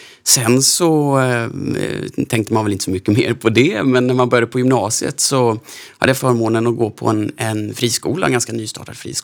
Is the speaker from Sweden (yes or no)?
yes; Småland, Sweden; Och jag växte upp i Småland, föräldrar som egna företagare, så som ganska många är i den regionen så att säga.